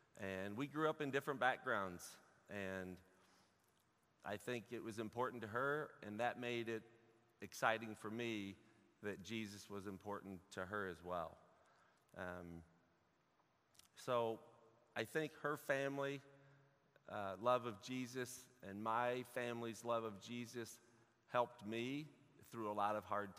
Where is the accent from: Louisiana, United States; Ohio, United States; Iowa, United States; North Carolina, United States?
Iowa, United States; Burlington; now in St. Louis, United States; and I'm from Iowa. I'm not a St. Louis kid. I didn't grow up in St. Louis, so the famous, where'd you go to high school? When I say I went to Burlington High, I always get a, nobody knows that school.